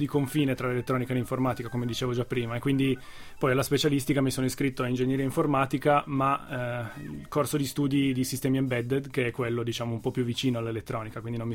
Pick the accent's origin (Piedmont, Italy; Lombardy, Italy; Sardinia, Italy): Piedmont, Italy; Luserna San Giovanni; Io invece sono cresciuto a Luserna San Giovanni, vicino a Pinerolo, in provincia di Torino, e anch'io ho fatto liceo scientifico proprio a Pinerolo